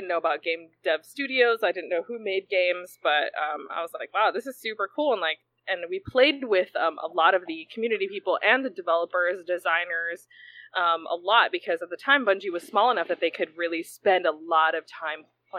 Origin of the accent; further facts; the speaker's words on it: Hawaii, United States; now in Seattle, United States; I'm originally from Hawaii, but I've been in Seattle for the last 16 years or so.